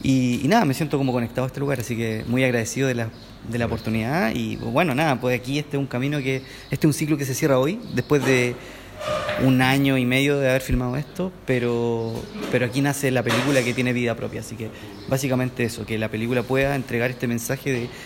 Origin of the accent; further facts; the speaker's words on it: Villarrica, Araucanía, Chile; la Araucanía, que es mi región, de allá soy, de Villarrica.